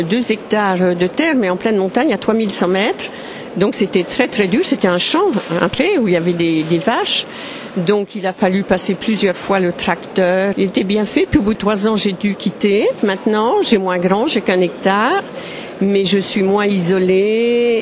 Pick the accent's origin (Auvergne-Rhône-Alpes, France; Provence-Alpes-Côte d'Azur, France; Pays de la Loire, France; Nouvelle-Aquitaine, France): Pays de la Loire, France; Le Mans; also born or lived in Burgundy; Je suis une Bourgogne d'adoption, mais ça fait plus de 40 ans que j'y suis, mais je suis native du Mans.